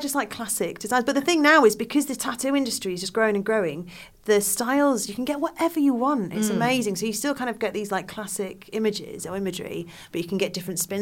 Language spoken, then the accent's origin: English; United Kingdom; No, because I'm British.